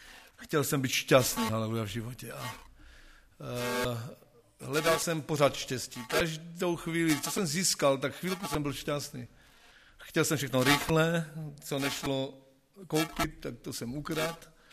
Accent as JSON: {"language": "Czech", "country": "Slovakia", "said": "pocházíme ze Slovenska."}